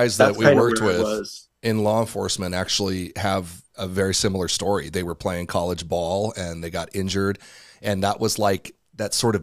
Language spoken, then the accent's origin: English; Mexico; I kind of missed that originally growing up in Mexico.